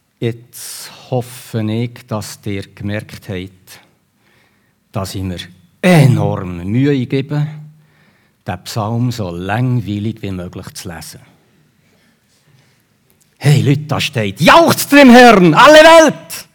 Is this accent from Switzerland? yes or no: yes; Switzerland; born there; Ich bin in der Schweiz geboren worden. Kann ich auch nichts dafür. Ich habe einen von den schönsten Flecken auf dieser Erde. Oder? Stell dir mal vor, wir haben Berge, die Alpen. Wir haben Hügel, der Jura. Wir haben das Mittelland mit Seen.